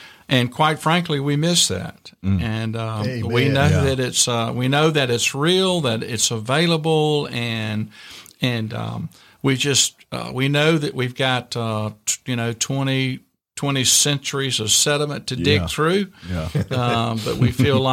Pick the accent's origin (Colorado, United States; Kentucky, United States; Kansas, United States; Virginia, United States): Virginia, United States; But I grew up in Virginia, in small town, rural Virginia, worked